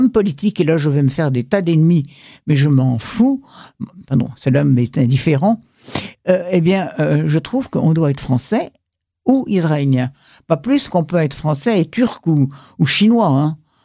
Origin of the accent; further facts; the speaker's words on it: France; nous n'oublions pas que nous sommes français.